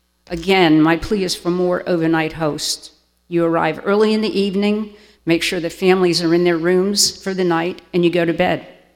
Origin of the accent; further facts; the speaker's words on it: Rhode Island, United States; I am from Rhode Island, so we tend to get our A's and our R's all mixed up.